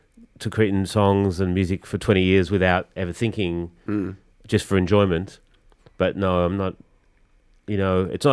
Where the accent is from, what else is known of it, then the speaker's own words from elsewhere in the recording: Melbourne, Victoria, Australia; was living in Australia at the time, and I'm from Melbourne.